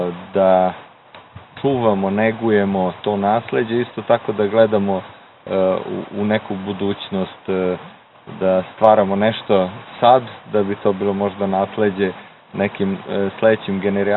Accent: Hungary; Ja sam Srbin iz Mađarske i to od onih koji su, neki od mojih predaka su verovatno krenuli možda i sa ovih teritorija

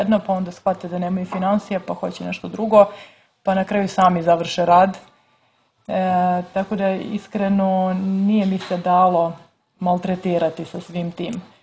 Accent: Herceg Novi, Herceg Novi Municipality, Montenegro; also born or lived in Dubrovnik; ja sam rođena u Dubrovniku, odrasla u Herceg Novom.

